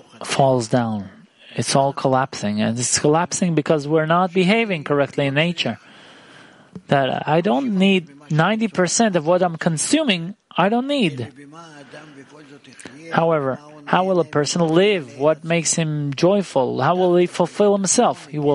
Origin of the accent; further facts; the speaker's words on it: Israel; English is a second language; Honorable Rav … I'm from the Valley, Israel Valley.